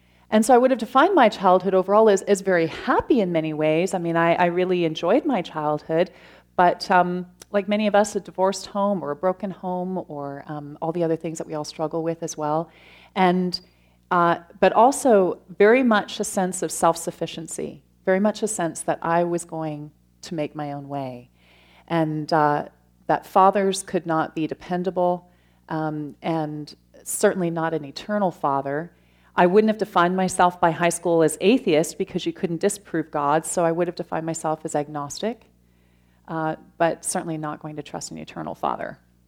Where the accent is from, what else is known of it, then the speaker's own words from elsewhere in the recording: London, Ontario, Canada; I grew up in London, Ontario, without a faith, really kind of, I guess I would define myself as loosely Catholic in terms of a European Catholic background, went to church for Christmas and Easter sort of thing, largely went to a Hungarian church